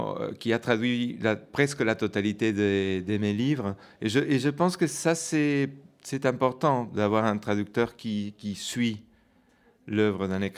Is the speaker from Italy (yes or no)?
no; Buenos Aires, Argentina; French is a second language; moved away as an adult; also born or lived in Paris / Madrid; now in Bordeaux, France; je suis argentin, je suis né à Buenos Aires. J'ai grandi à Buenos Aires jusqu'à l'âge de 30 et quelques. Et je suis venu en France, j'ai vécu un temps à Paris. Après, j'ai vécu un temps à Madrid. Et maintenant, je suis à Bordeaux.